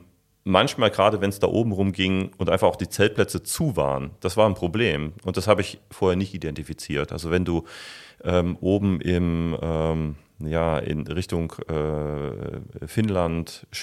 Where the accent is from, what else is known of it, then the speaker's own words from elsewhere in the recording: Jülich, North Rhine-Westphalia, Germany; also born or lived in Heinsberg; obwohl ich auch eine Zeit lang, auch wenn ich aus gebürtiger Jülicher bin, Mutgrad sozusagen, wenn ich eine Zeit lang in Heinsberg gelebt habe